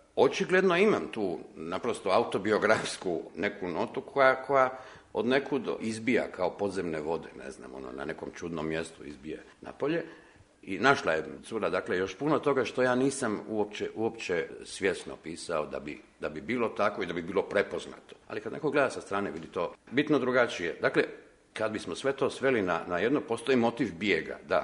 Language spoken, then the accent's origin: Croatian; Zagreb, City of Zagreb, Croatia; now in Split, Croatia; ja sam Zagrepčanin koji je odlučio živjeti u Splitu i živim tamo, evo, već 26 godina.